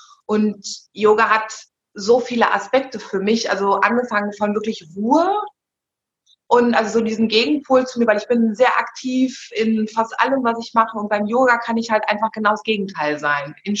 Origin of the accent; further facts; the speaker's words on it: Bonn, North Rhine-Westphalia, Germany; ich komme aus Bonn